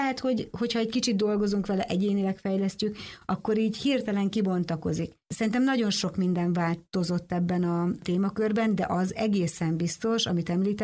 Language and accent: Hungarian; Jászberény, Jász-Nagykun-Szolnok, Hungary; én egy kisvárosi környezetből, Jászberényből származom